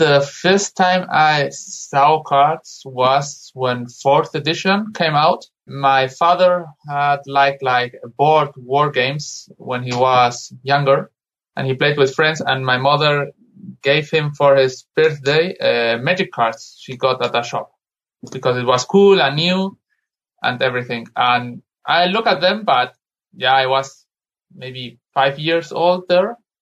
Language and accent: English; Madrid, Community of Madrid, Spain; Yeah, I'm born and raised here. I work as video editor.